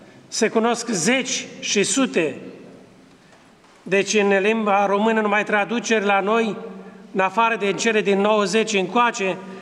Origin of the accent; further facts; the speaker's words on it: Suceava County, Romania; pentru noi ca bucovineni, căci aici, în biserică, marea majoritate, sunteți de aici, din Bucovina